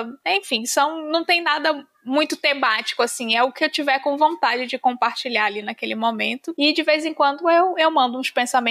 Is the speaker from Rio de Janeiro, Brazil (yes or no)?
yes; Rio de Janeiro, Brazil; moved away as an adult; now in Salvador, Brazil; Eu sou carioca, moro em Salvador já há quase 10 anos.